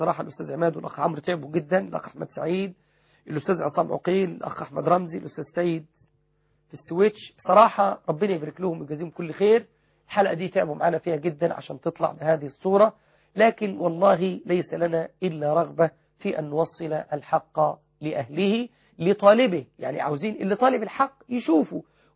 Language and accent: Arabic; Egypt; أكبر مسجد عندنا في مصر عمرو بن العاص 13,800 متر،